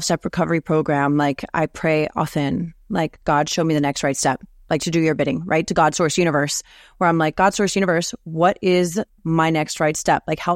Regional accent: Miami, Florida, United States; moved away as an adult; now in Portland, United States; which I went to school in my hometown of Miami, I packed up my car and I drove across the country from Miami, Florida to Portland, Oregon, right?

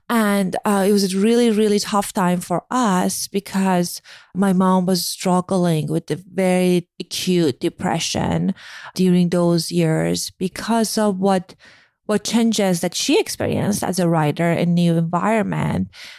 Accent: Iran; I grew up in Iran, as many of you guys heard me talking about it in the past. I was born right after Iranian Revolution, in the midst of Iran-Iraq War.

